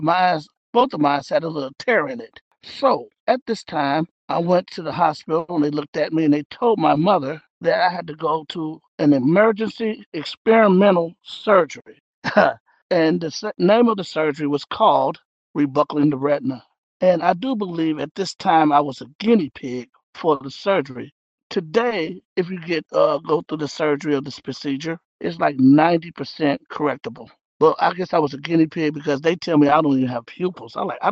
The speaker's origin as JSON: {"language": "English", "town": "Kansas City", "region": "Missouri", "country": "United States", "said": "I'm originally from Kansas City, a family of four, and my story was like this."}